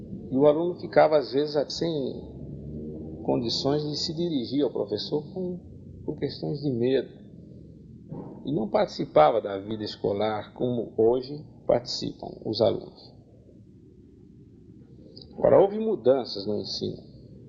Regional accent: São Paulo, Brazil; Eu sou paulistano, nascido no bairro do Pari.

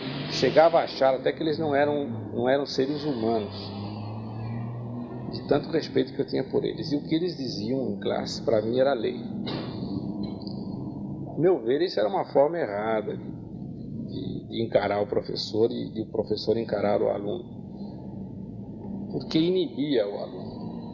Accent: São Paulo, Brazil; Eu sou paulistano, nascido no bairro do Pari.

